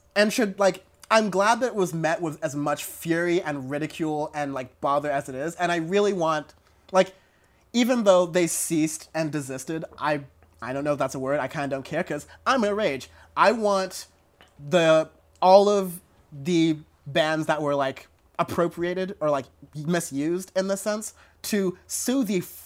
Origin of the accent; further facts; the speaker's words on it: Long Beach, California, United States; We're from South L.A. in a rough sense. He's from Compton. We're from Long Beach.